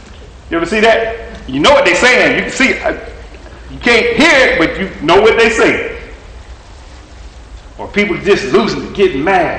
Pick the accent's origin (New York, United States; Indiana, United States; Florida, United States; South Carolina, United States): South Carolina, United States; Clemson; I'm tough. I'm from Clemson, but I'd rather get hit with paper.